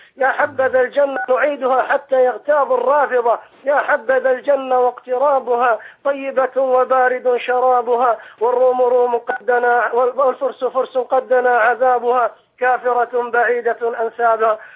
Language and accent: Arabic; Kuwait